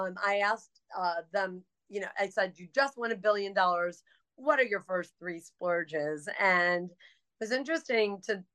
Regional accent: East Coast, United States; I grew up on the East Coast. I've always lived on the East Coast

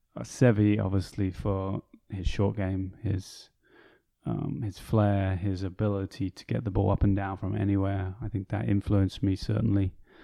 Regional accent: South East England, United Kingdom; I grew up near London

